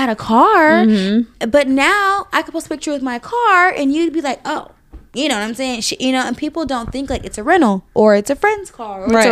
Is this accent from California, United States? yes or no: yes; El Cerrito, California, United States; So I grew up in El Cerrito.